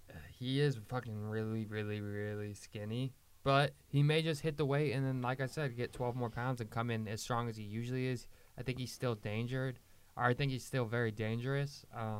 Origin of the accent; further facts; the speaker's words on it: Australia; I mean, I grew up in Australia.